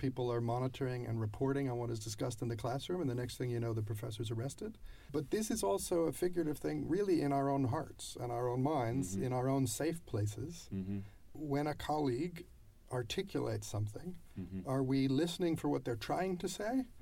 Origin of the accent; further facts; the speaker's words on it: United States; now I'm an American, so I'm speaking about America